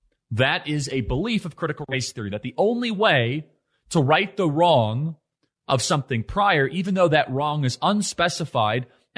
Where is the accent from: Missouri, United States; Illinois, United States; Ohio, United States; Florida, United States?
Illinois, United States; Chicago; It's a word that I was raised, I'm from Chicago, suburbs of Chicago, and I was always raised to believe that discrimination was evil.